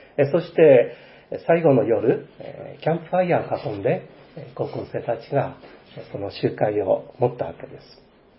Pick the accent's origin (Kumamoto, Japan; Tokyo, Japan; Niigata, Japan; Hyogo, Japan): Niigata, Japan; 私はこの生まれ育った新潟県、この北陸地方で生涯あなたに仕えていきたいです。